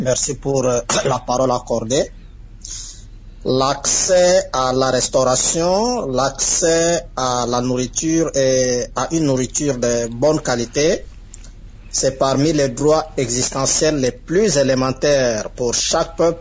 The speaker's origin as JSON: {"language": "French", "country": "DR Congo", "said": "chez nous, en République démocratique du Congo"}